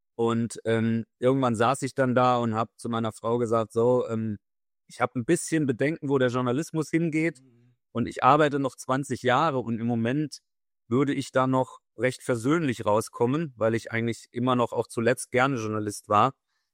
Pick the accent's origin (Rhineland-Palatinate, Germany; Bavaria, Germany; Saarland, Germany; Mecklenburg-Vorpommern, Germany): Saarland, Germany; Ich stamme aus dem Saarland.